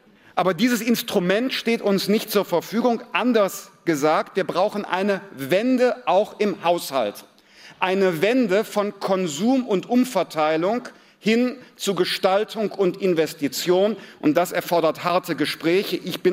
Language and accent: German; North Rhine-Westphalia, Germany; Ich bin Rheinländer.